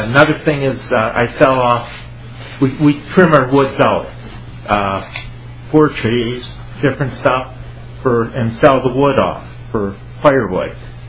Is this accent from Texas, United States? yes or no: no; Minnesota, United States; I'm from Winona County, Steve Hackens area.